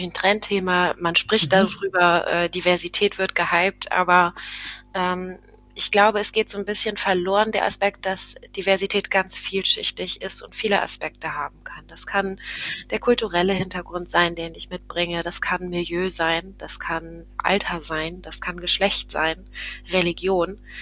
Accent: Bremen, Germany; ich bin eine Bremerin, waschechte Bremerin und habe an der Universität Bremen zunächst Deutsch und Englisch auf Lehramt studiert und bin dann relativ gegen Ende meines Studiums nach Neuseeland aufgebrochen

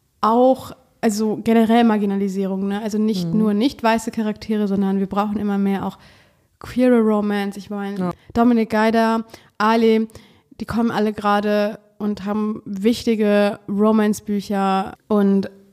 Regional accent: Cologne, North Rhine-Westphalia, Germany; Also ich komme aus Köln

